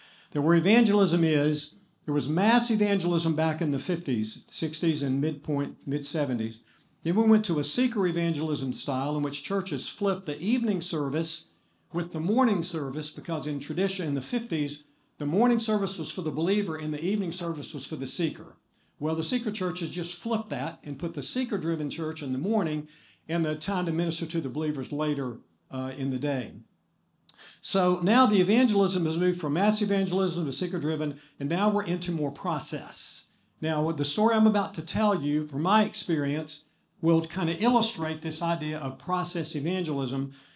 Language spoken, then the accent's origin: English; Gadsden, Alabama, United States; I'm from Gadsden, Alabama.